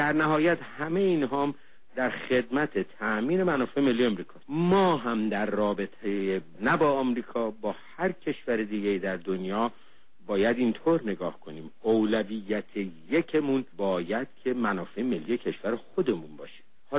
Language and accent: Persian; Iran; من به عنوان یک ایرانی میگم